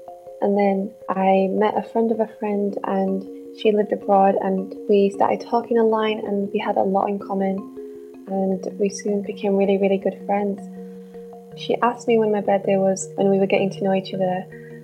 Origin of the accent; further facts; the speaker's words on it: Bradford, Yorkshire and the Humber, United Kingdom; I'm from Bradford.